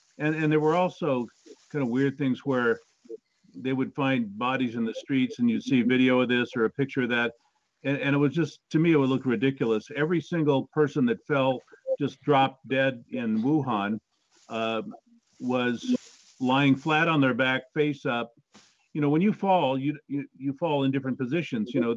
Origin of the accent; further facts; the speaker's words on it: California, United States; I'm from California, and we enjoy going anywhere where people are not sort of psycho about the masks